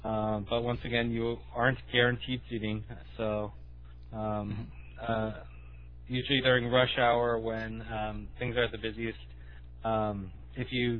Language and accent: English; Los Angeles, California, United States; And I'm from Los Angeles, where there are buses, but nobody really ever takes them because of the cost and because they aren't very frequent.